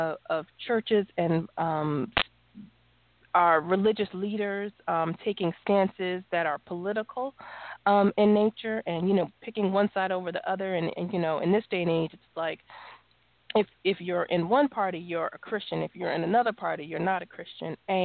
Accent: New York, United States; also born or lived in Las Vegas; I grew up in New York. I went to like a private school for a long time. Then I moved to Las Vegas.

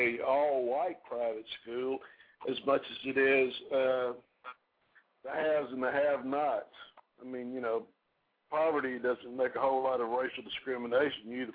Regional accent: Mississippi, United States; I'm from Mississippi.

